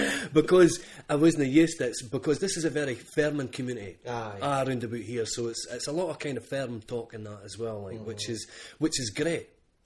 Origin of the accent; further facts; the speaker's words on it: Dundee, Scotland, United Kingdom; I belong, my family's born and bred in Dundee. Granny worked in the jute mills for a long time. And the whole family talks in Dundonian.